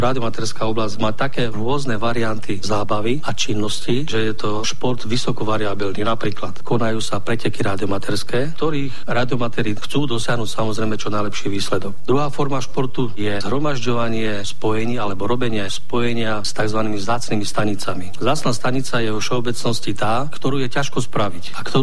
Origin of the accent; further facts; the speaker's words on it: Košice, Košice Region, Slovakia; lebo som jej povedal, že som Košičan